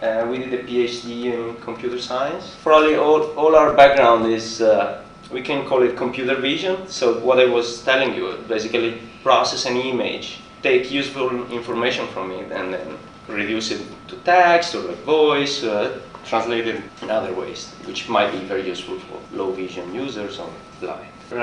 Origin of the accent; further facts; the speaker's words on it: Italy; moved away as an adult; now in Boston, United States; I come from Italy originally. I came to Boston 6 years ago for doing research.